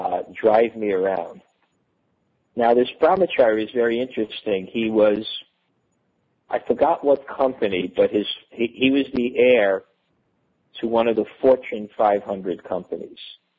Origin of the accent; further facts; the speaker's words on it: India; here I was from India and things like that.